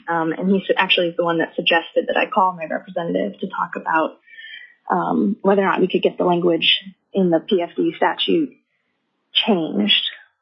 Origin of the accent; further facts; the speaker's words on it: Juneau, Alaska, United States; I grew up in Juneau